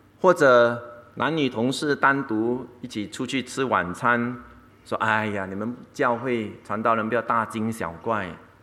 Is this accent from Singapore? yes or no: yes; Singapore; 我以为是安全，我是新加坡人嘛，幼稚